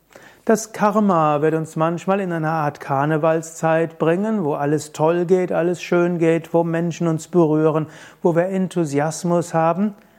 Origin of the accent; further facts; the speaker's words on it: Gensingen, Rhineland-Palatinate, Germany; Und da gab es eben auch in Bingen gab's Fastnachtsumzüge und nach Mainz sind wir manchmal gefahren und dem Ort, wo ich herkomme, Gensingen auch.